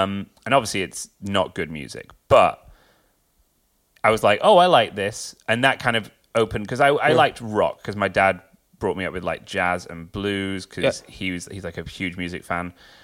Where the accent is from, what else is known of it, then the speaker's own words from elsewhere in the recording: Sale, North West England, United Kingdom; Yeah, from Sale in Manchester. I don't sound like I'm from Manchester, and I don't know why. My mum's from Yorkshire, my dad's from Birmingham, and they both didn't have accents.